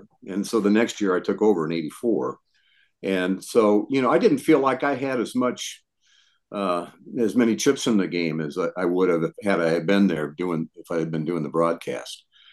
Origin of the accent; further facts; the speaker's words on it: Lincoln, Nebraska, United States; this journey since I grew up in Lincoln, and I watched football and basketball like you guys did when you were young.